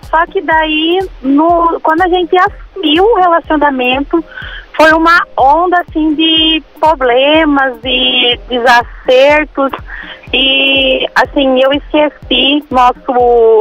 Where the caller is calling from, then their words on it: Piracicaba, São Paulo, Brazil; De Piracicaba.